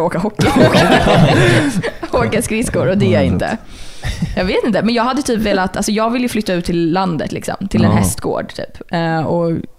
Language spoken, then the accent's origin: Swedish; Sweden; Men jag är svensk.